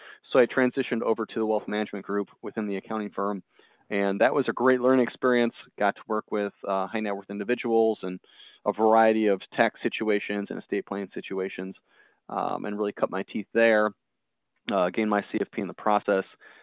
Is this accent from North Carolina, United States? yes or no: no; Detroit, Michigan, United States; So born and raised in Metro Detroit, and went to University of Michigan, go blue.